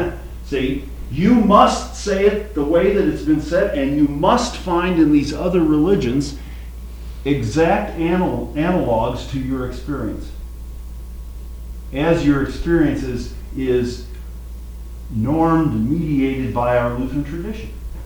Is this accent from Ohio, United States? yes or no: no; Hammond, Indiana, United States; And you know, I'm from Hammond, Indiana. I didn't grow up in Cambridge, Massachusetts.